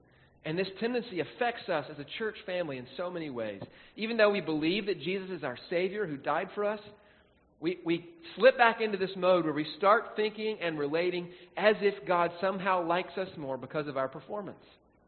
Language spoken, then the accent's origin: English; Southern United States, United States; here's how it was where I grew up in the Southern churches.